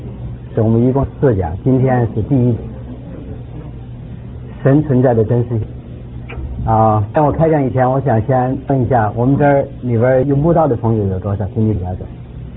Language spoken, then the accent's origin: Chinese; China; 反正我是从小在大陆长大，所以受了很多无神的教育。